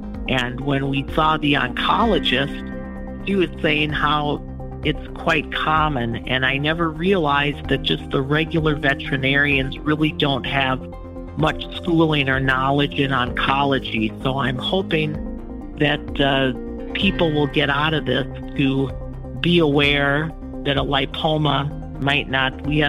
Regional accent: Minnesota, United States; I'm from Minnesota.

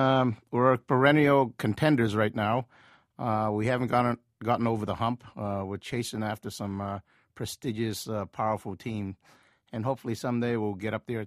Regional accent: Boston, Massachusetts, United States; when I grew up in Boston's Chinatown, one of the first joyful experiences of seeing our Chinese men playing any type of sport was volleyball in the streets of the parking lots in Chinatown.

